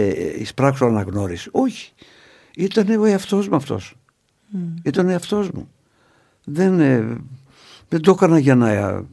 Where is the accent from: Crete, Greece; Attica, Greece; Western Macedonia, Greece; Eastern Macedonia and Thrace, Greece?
Crete, Greece; Anogia; από πού είσαι, από τα Νόγια.